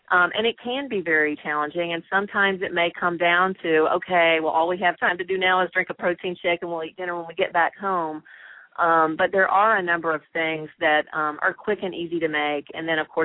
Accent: Tennessee, United States; Well, I'm a native Southerner, born and raised in Tennessee.

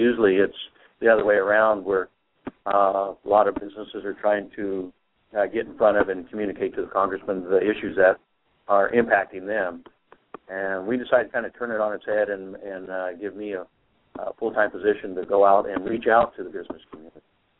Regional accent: California, United States; now in Arizona, United States; So I came from California, and I love it here in Arizona. I'm glad to be here.

